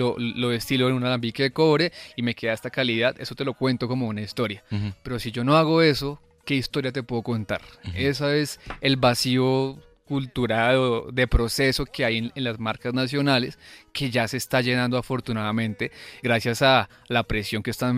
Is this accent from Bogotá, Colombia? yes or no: no; Huila, Colombia; Yo soy del Huila